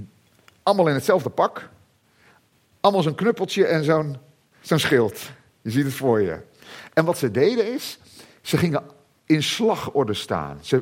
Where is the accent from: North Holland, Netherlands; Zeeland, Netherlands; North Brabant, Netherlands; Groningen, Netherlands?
Zeeland, Netherlands; ik ben opgegroeid in Zeeland, platteland, dorpje